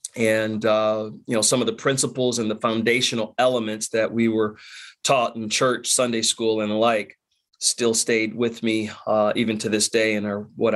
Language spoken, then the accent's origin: English; Detroit, Michigan, United States; So I was born and raised in Detroit on the west side, 19810 Westmoreland, just off of Evergreen and Pembroke, across the street from Henry Ford High School.